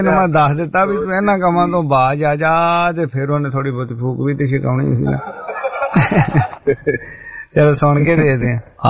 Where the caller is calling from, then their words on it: Italy; ਮੈਨੂੰ ਪਤਾ ਨੀ ਲੱਗਾ ਮੈਂ ਇਟਲੀ ਤੋਂ